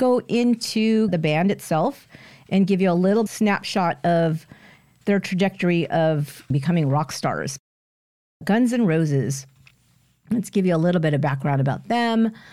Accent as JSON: {"language": "English", "town": "San Jose", "region": "California", "country": "United States", "tie": "born or raised there", "said": "The last concert I really wanted to see was going to be near San Jose, California, my hometown, was … because I have never seen them live."}